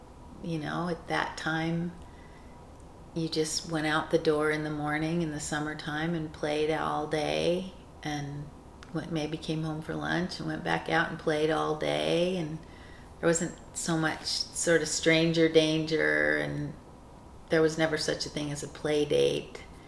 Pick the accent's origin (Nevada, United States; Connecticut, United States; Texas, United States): Nevada, United States; Reno; also born or lived in San Francisco; I was born in Reno, Nevada in 1957 at St. Mary's Hospital. And I lived in Reno much of my life until I had a freshman year of college away, and I lived in San Francisco for a few years.